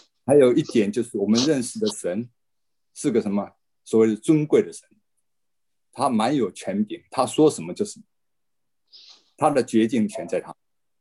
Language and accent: Chinese; China; 就我们中国人讲到人伦五伦嘛，是不是？